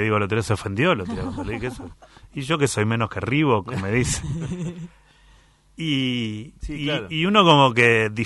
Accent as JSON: {"language": "Spanish", "region": "Buenos Aires", "country": "Argentina", "said": "yo como porteño pensaba que..."}